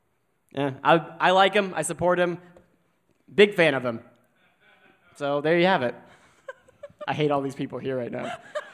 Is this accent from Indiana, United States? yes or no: yes; Fishers, Indiana, United States; because I'm from Fishers. He made the entire area so happy.